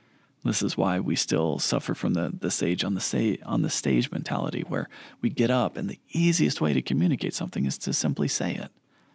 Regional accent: Texas, United States; I grew up in South Texas.

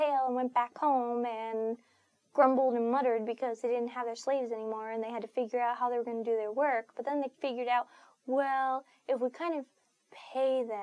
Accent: United States; am a Mexican American.

